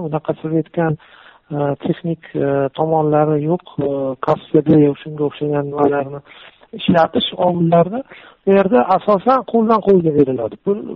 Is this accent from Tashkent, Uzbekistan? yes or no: yes; Tashkent, Uzbekistan; Odamlar bilan gaplashib turamiz, ko'rib turamiz toshkentlikmiz.